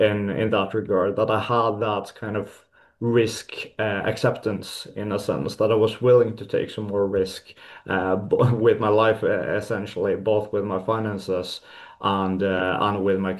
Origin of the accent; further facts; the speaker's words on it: Bergen, Vestland, Norway; also born or lived in Spain; So yeah, I'm born and raised in Bergen, Norway. I've lived there most of my life, except for a little chapter living in Spain.